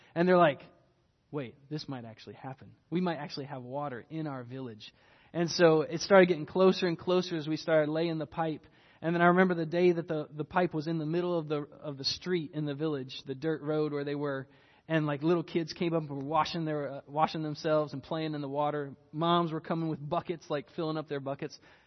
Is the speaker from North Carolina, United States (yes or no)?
yes; North Carolina, United States; I'm from North Carolina.